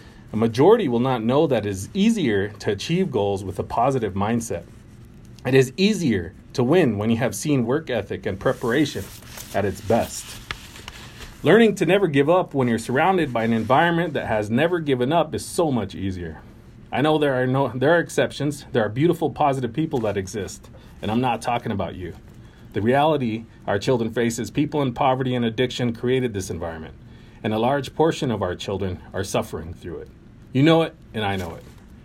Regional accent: Pine Ridge, South Dakota, United States; beautiful place, it's home. I want to be laid to rest here someday. But let's look at the facts of growing up on Pine Ridge.

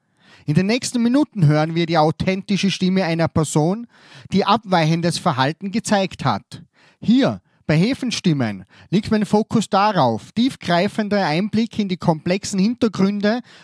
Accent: Vorarlberg, Austria; du darfst eben Dialekt da reden, weil dann wird es vielleicht ein bisschen anstrengend für dich, wie für mich als Vorarlberger.

